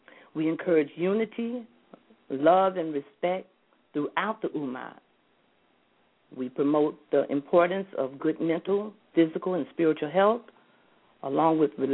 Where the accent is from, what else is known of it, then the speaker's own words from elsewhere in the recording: Flint, Michigan, United States; from Flint, Michigan, and I am the president here